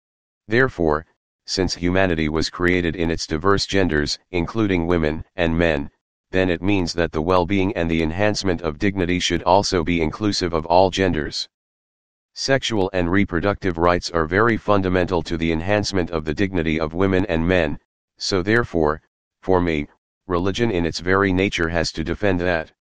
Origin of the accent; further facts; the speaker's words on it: Malawi; born there; I was born in Malawi